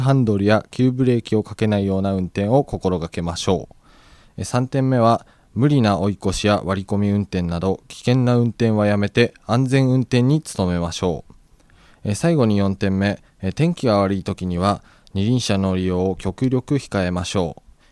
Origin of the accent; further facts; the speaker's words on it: Fujisawa, Kanagawa, Japan; 藤ヶ丘なので、はい、藤沢地区ですか ね。